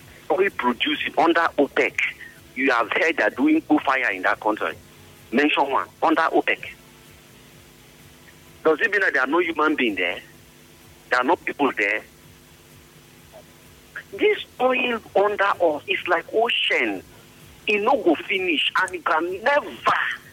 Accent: Bayelsa, Nigeria; I'm a German from Bayelsa State.

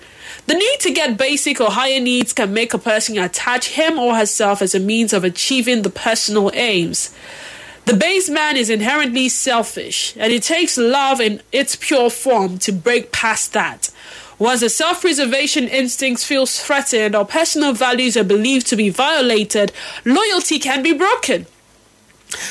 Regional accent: Nigeria; look at my duty as a Nigerian.

